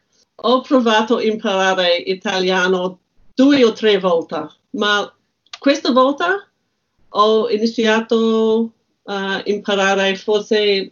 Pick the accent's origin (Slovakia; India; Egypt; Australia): Australia; Italian is a second language; No, sono australiana. La mia famiglia sono australiani, ma quando ero una giovane abitavo in una piccola città, si chiama Murfreesboro